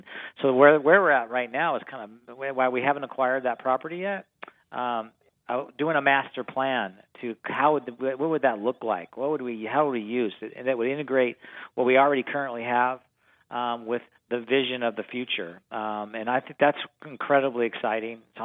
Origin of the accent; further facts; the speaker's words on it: Pacific Northwest, United States; I'm from the Northwest. I spent 25 years of my professional career in Portland